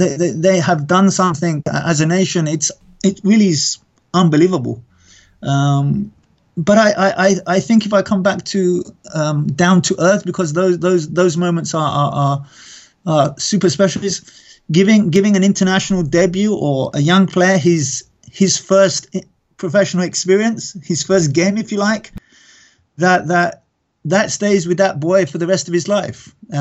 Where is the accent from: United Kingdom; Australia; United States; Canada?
United Kingdom; England; And that was a huge culture shock for me, and I'm English.